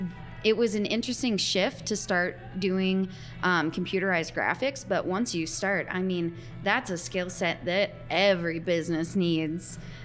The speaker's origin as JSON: {"language": "English", "town": "Watertown", "region": "South Dakota", "country": "United States", "lives_now": "Sioux Falls, United States", "said": "I came here from Watertown mm-hmm. to go to Augustana. And sorry, Watertown people, I never wanted to go back."}